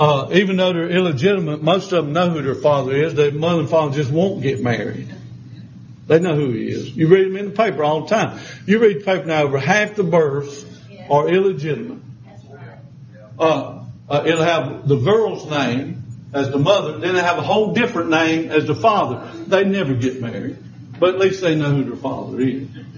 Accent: Charlotte, North Carolina, United States; born there; But I was born in Charlotte Memorial Hospital.

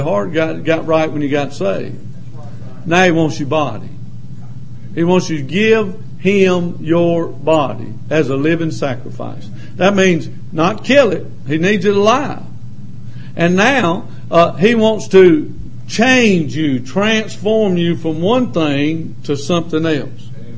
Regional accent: Lancaster, South Carolina, United States; Now, I grew up right here in South Carolina, Bible Belt. Of course, I was in Lancaster. That dark cloud hangs over Lancaster.

